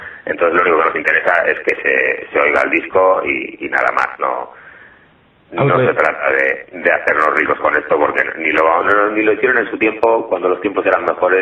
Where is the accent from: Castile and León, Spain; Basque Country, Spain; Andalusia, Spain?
Basque Country, Spain; Bilbao; O como somos de Bilbao, nos hemos permitido también el lujo de correr con los gastos de envío